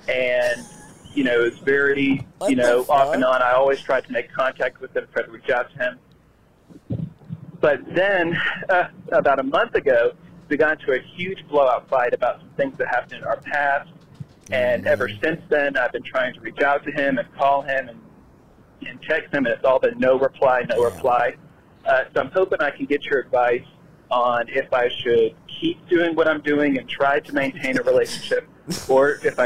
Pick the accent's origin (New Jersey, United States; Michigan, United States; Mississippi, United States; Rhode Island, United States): Mississippi, United States; now in Seattle, United States; we grew up in Mississippi, but in May of 2021, I and my girlfriend, we moved to Seattle to be with her dad